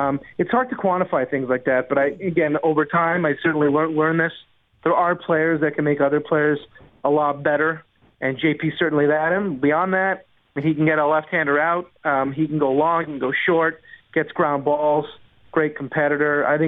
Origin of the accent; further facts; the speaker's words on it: Montreal, Quebec, Canada; growing up in Montreal, I'd go every Saturday, Sunday.